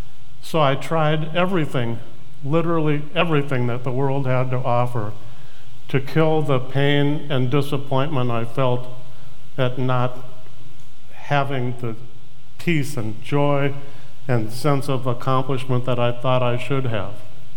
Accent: St. Paul, Minnesota, United States; I was born in St. Paul, Minnesota, to a Jewish family, and I was raised in a Reformed congregation. It was called Mount Zion, by the way.

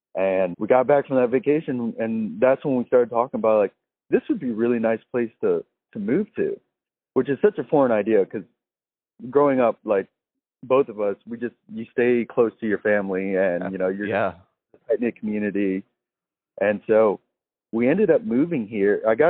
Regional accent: Louisiana, United States; now in Tennessee; Me and my wife, you know, we were pretty much just born and raised in Louisiana, and we're very outdoorsy people. And like Louisiana is pretty flat.

